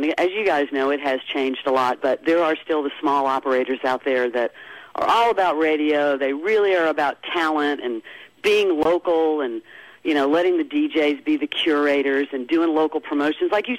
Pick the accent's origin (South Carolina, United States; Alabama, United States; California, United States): Alabama, United States; Fairhope; Yes, I was raised in Fairhope. I'm the only Southerner in my family.